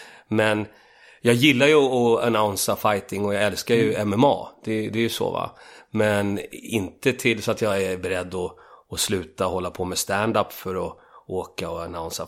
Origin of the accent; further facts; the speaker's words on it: Hökarängen, Stockholm County, Sweden; Jag kommer ju från Hökarängen från början.